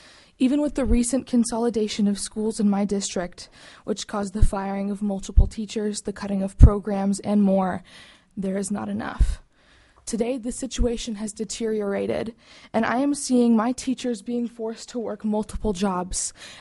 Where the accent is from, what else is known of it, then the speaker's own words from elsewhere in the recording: Juneau, Alaska, United States; I'm from Juneau